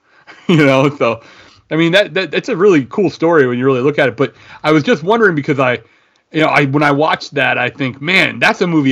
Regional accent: New York, United States; like I grew up in the New York area, and we had a local station, WPIX

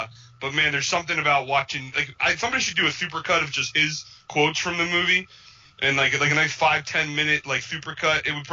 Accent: New Jersey, United States; Okay, so I'm born and raised in North Jersey, although I also got out of the greater New York area, city area

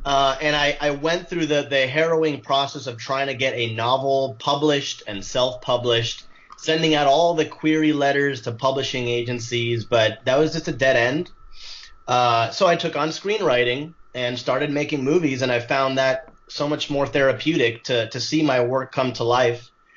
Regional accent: Miami, Florida, United States; now in Los Angeles, United States; I was born and raised in Miami, Florida. Great town.

